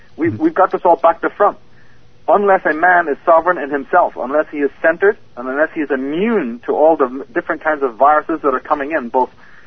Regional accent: Ireland; Look at me, yeah. I come from Ireland.

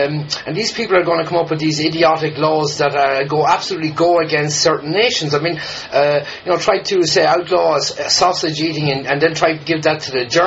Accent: Ireland; And I, myself as an Irishman, I never, ever accept that. I was born an Irishman, and I'll die an Irishman.

